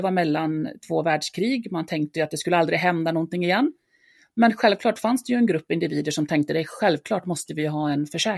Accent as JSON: {"language": "Swedish", "region": "Dalarna County", "country": "Sweden", "tie": "born or raised there", "said": "jag är uppväxt i Dalarna och har väl alltid varit nyfiken på att testa nya saker."}